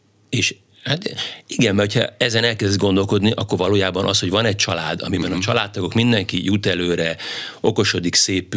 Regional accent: Pécs, Baranya, Hungary; a pécsiek vagyunk eredendően, és akkor a pécsi szál az így hosszan működik

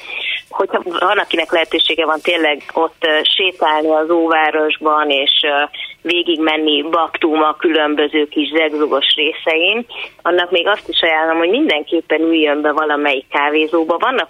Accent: Hungary; az én édesapám szíriai, az édesanyám magyar, és bár én már Magyarországon születtem, és itt nőttem fel, azért nagyon sokat jártunk Szíriába egészen pici koromtól kezdve, sőt ott is kereszteltek meg egy csodás kolostorban, Szednájában

